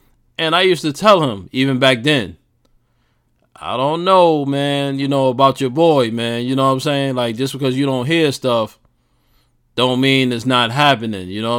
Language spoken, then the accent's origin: English; Queens, New York, United States; And, of course, I'm from New York. Jamaica, Queens. 40 Projects, baby. Jamaica, Queens.